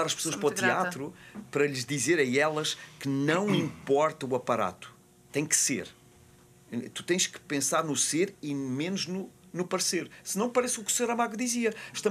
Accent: Azores, Portugal; born there; Eu sou português, nasci nos Açores, porquê?

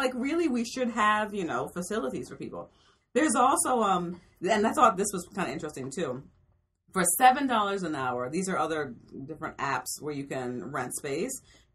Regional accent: New York, United States; I sympathize with this as a New Yorker

